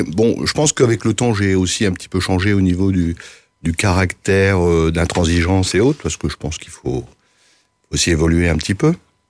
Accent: Antony, Île-de-France, France; born there; Je suis né en Antony. Antony, dans le 92. Mais je ne suis pas resté longtemps. De mère célibataire, en 58

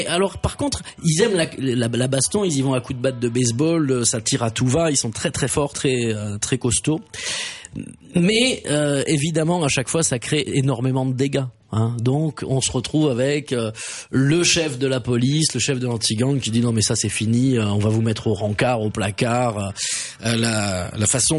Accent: France; on est des Français, on n'est pas obligé de faire que, tout le temps comme les Américains.

